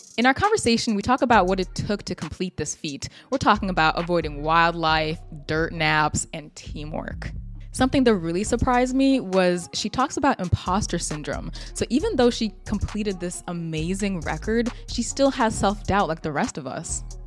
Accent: New Jersey, United States; words cannot express how excited I am to be back in New Jersey, back in my home state, near friends, family, everything.

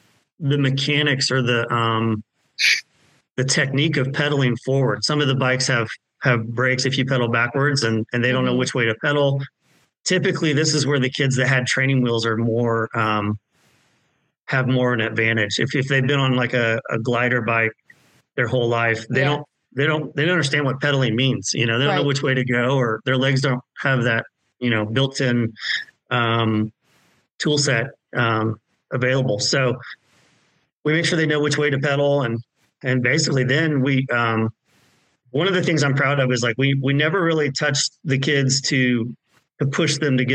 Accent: Indiana, United States; You know, I'm born and raised in Indiana, and that's my that's where my heart's at.

